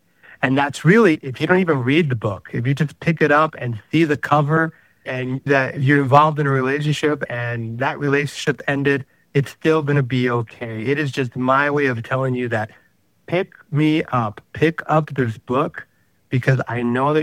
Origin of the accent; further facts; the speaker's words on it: El Paso, Texas, United States; also born or lived in New Orleans; I grew up both in El Paso, Texas, and New Orleans. My time was split. My mother's from El Paso. My father's from New Orleans.